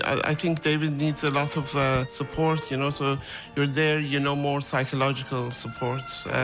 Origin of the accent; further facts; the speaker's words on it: Tehran, Tehran Province, Iran; also born or lived in Vienna; now in Dublin, Ireland; I'm from Tehran, Iran. I'm a pianist. I came here in 1985